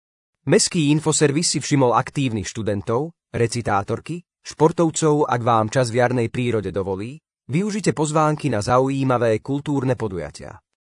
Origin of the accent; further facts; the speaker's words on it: Levoča, Prešov Region, Slovakia; Levoču milujem a je už natrvalo mojou súčasťou. Narodila som sa v Levoči, vyrastala som na sídlisku Západ spolu so svojimi súrodencami, našla som si tu priateľov a Levoča je domovom aj pre značnú časť mojej rodiny.